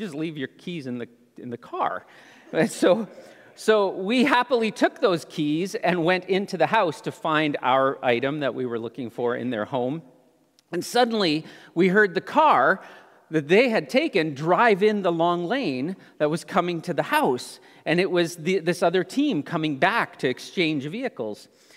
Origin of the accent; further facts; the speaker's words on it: Ontario, Canada; I grew up in Southern Ontario, so pretty much straight north of you, and just west of Toronto, small community in the rolling hills